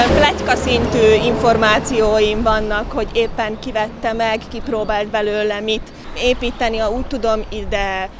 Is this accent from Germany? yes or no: no; Hurbanovo, Nitra Region, Slovakia; Meg csillagvizsgálóban nőttem föl félig, mert hogy édesapám ott dolgozik, annál izgalmasabbat nem tudok elképzelni, hogy a tápcsövek között. Én nekem Gyalla az egy ilyen szívemcsücske hely.